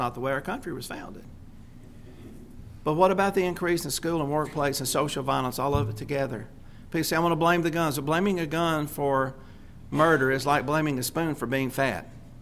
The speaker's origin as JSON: {"language": "English", "region": "the South", "country": "United States", "said": "a lot of us remember the days when we could drive to the schoolyard we're from the South, in our pickup trucks with a gun rack in the back."}